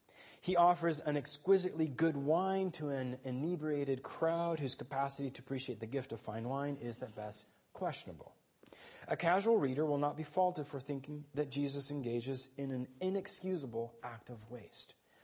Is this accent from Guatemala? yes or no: yes; Guatemala City, Guatemala Department, Guatemala; as a child growing up in Guatemala City, I attended a private Austrian school.